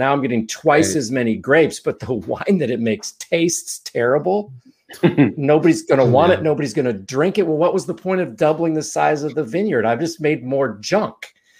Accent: California, United States; And I grew up in the Napa Valley. So part of my wine thing is, you know, I grew up around grapes, didn't farm them, but I grew up around them.

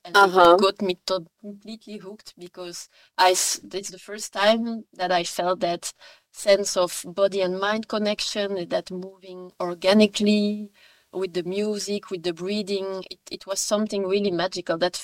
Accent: Brussels, Brussels-Capital Region, Belgium; first language French; English is a second language; I was born and raised in Brussels. And yeah, I've been here all my life.

